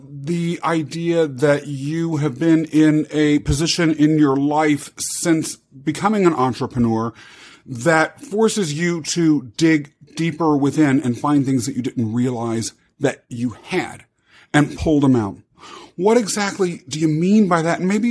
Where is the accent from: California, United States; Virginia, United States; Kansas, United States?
Kansas, United States; I grew up in Kansas, Michael.